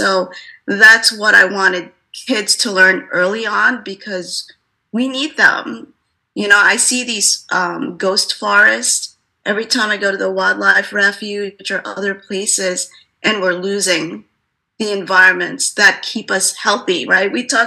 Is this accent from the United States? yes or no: no; Philippines; she's half Filipino, which that's what I am. I'm Filipino